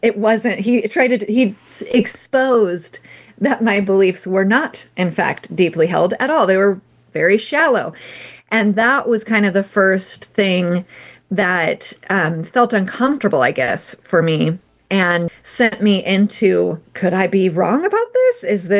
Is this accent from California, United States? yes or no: yes; California, United States; I grew up in California. You can live your whole life in California and maybe never even hear of God.